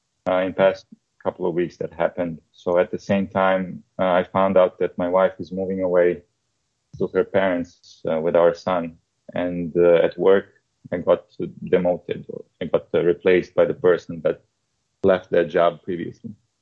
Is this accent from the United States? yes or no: no; Serbia; also born or lived in Bosnia and Herzegovina; I was born in Yugoslavia, you know, right before the war, and then in Bosnia, right? So my parents were Serbs, so we had to move to Serbia